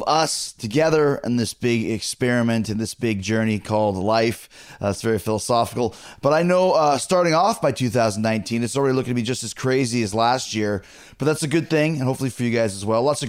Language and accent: English; Winnipeg, Manitoba, Canada; I grew up in Winnipeg.